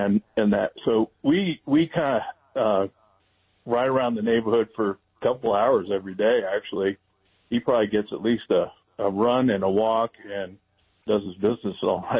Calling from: Prescott, Arizona, United States; Oh, good old Prescott.

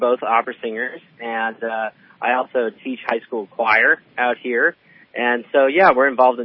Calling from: Washington, District of Columbia, United States; also born or lived in Reading; No, I don't do anything important, but I do live in Washington, D.C., and I lived in Reading for many years.

